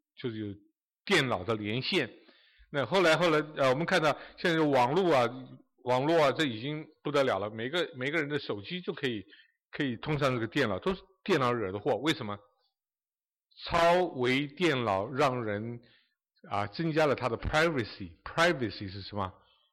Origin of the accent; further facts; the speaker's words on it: Taiwan; moved away as an adult; also born or lived in China; now in United States; 我是在中国出生，然后到台湾，然后我到大学的时候读电机系